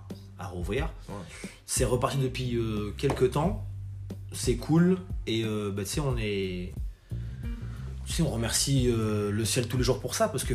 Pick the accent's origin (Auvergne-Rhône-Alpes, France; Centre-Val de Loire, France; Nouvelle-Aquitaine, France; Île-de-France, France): Île-de-France, France; Paris; Je suis né à Paris, j'ai grandi à Paris, je suis métisse.